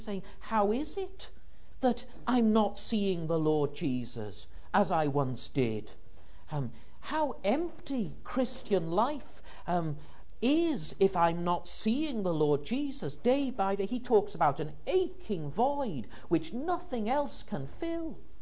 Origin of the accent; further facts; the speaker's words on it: Wales, United Kingdom; the church where I grew up in North Wales.